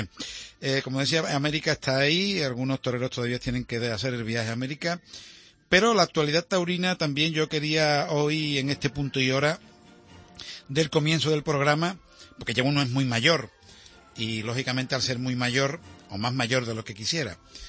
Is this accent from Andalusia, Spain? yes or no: yes; Seville, Andalusia, Spain; Yo me crié, como tanta gente en Sevilla, escuchando la voz de Juan Tribuna y los dialoguillos de tío Pepe y su sobrino